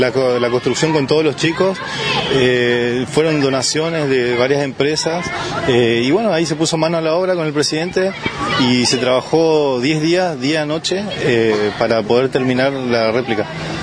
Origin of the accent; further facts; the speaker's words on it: Argentina; Que nosotros somos argentinos y en Alemania se hacía un homenaje y nosotros nada.